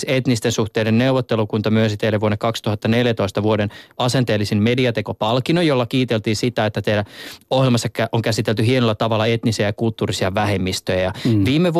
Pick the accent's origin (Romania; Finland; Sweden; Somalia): Somalia; mä nyt oon alun perin Somaliasta